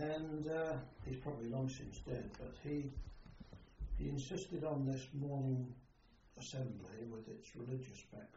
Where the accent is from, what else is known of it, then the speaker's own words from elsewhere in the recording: Stanley, Yorkshire and the Humber, United Kingdom; born there; I was born in Stanley, I think what happened was that it followed the usual pattern with families, that mother went back to Yorkshire from London, where they were living at the time, to have the baby.